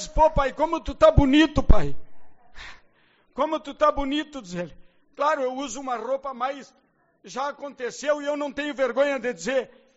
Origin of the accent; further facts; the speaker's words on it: Uruguaiana, Rio Grande do Sul, Brazil; also born or lived in Santo Ângelo; Sou de Uruguaiana.